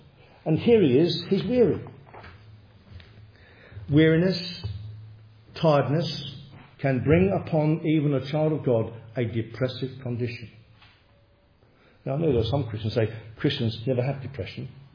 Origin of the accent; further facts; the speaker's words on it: England, United Kingdom; I'm an Englishman. I love this country.